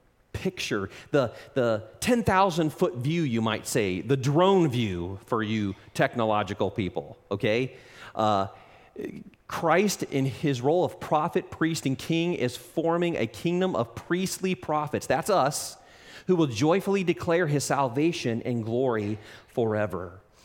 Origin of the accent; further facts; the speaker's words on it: Ohio, United States; born there; By the way, it seems like I was born in Ohio.